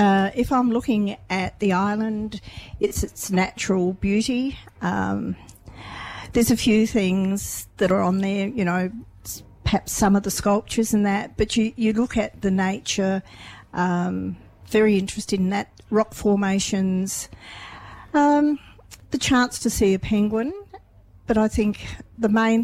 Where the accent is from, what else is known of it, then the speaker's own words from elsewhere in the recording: Victor Harbor, South Australia, Australia; I grew up here in Victor Harbour.